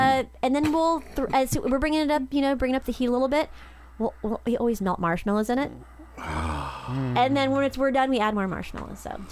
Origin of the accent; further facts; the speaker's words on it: California, United States; But, you know, growing up here in California, it starts to rain